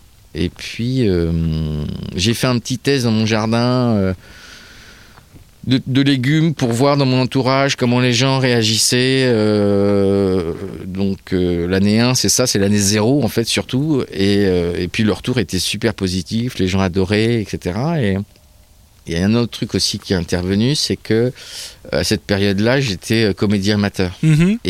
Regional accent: Normandy, France; Bah, je suis percheron, en fait, j'ai pas fait le choix. Je suis originaire du Perche.

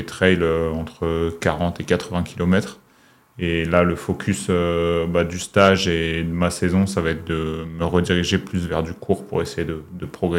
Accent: Strasbourg, Grand Est, France; now in Annecy, France; j'ai 24 ans. Je viens de Strasbourg, donc de la même région que Renix. En ce moment, j'habite à Annecy.

